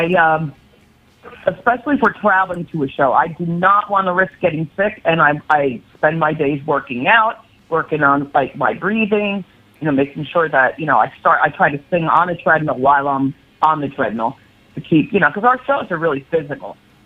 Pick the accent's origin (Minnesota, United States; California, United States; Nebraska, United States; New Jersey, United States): New Jersey, United States; I mean, first of all, I'm from New Jersey.